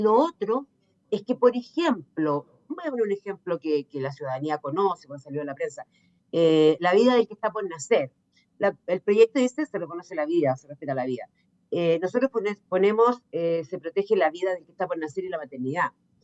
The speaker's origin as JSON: {"language": "Spanish", "region": "Aysén", "country": "Chile", "said": "y yo que soy de Aysén, territorio estratégico"}